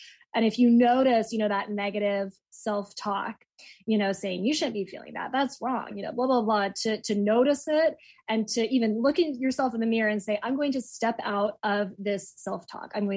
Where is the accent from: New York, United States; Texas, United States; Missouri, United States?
Texas, United States; now in California, United States; And, we're in California, so it wasn't, like, I'm originally from Texas, where a lot of times it's just, like, abstinence, like, that is the way.